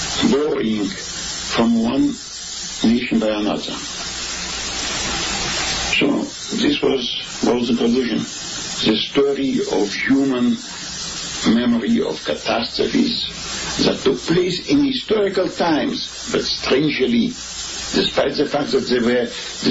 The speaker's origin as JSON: {"language": "English", "country": "Russia", "moved": "as an adult", "said": "At that time, I came from Russia just after I obtained my medical degree."}